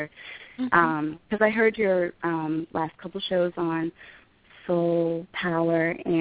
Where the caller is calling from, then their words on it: Boston, Massachusetts, United States; I'm calling from Boston.